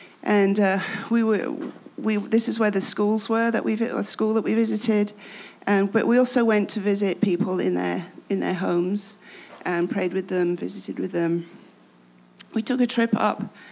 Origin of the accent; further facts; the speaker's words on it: England, United Kingdom; I felt really embarrassed being English.